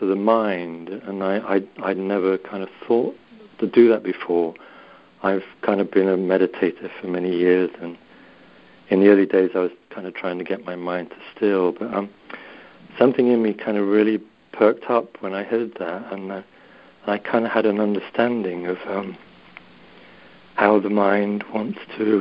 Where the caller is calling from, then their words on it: England, United Kingdom; I'm calling from England.